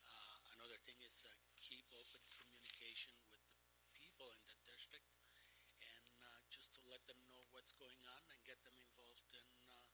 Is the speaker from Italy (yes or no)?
yes; Italy; English is a second language; now in Kenosha, United States; I've been living in Kenosha for almost 50 years. I came from Italy.